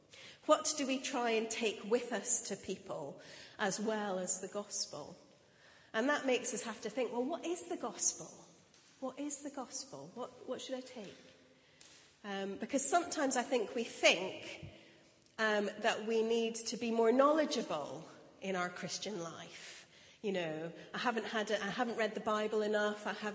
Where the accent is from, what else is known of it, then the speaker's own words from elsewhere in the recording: United Kingdom; So I'm British